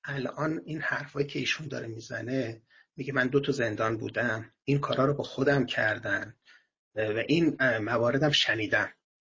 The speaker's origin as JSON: {"language": "Persian", "country": "Iran", "said": "بالاخره ما هم ایرانی هستیم و دلنگران این اتفاقاتی که داره میفته"}